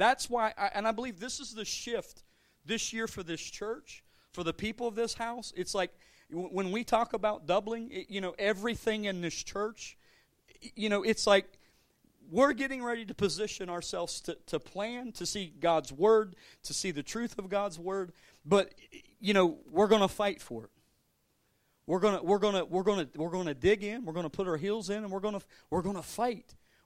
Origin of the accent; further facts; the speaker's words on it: West Virginia, United States; I am from Ritchie County, so you guys, if you don't know what mudding is